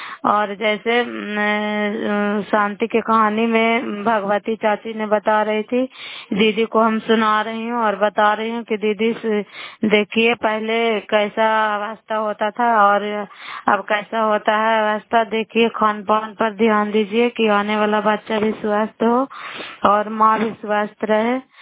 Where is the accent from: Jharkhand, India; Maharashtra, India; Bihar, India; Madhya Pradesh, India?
Bihar, India; नालंदा जिला कराय ब्लॉक के निवासी हूँ